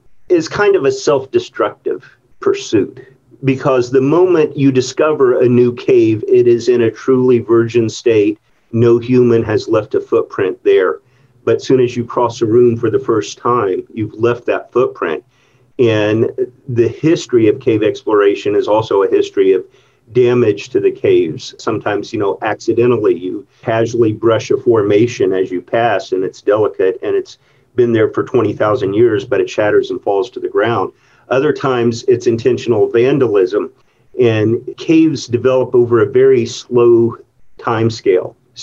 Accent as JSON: {"language": "English", "region": "Florida", "country": "United States", "tie": "born or raised there", "said": "Well, I grew up in Florida along the East Coast, which was a nice place to live right next to the Atlantic Ocean, but it was very flat."}